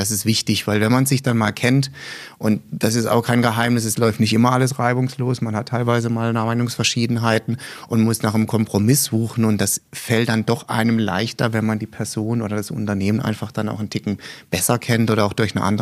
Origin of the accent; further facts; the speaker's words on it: Baden-Württemberg, Germany; now in Frankfurt, Germany; ein weißer Burgunder aus direkt meinem Heimatort von dem Winzer meines Vertrauens, wo ich gedacht habe, das könnte passen. Aber nachdem ich jetzt schon eben über 20 Jahre auch schon in Frankfurt lebe